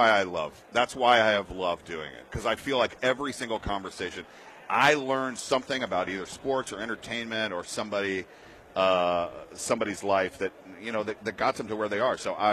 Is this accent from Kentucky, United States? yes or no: no; Atlanta, Georgia, United States; Well, I'm from Atlanta originally, but became a very big Green Bay Packers fan.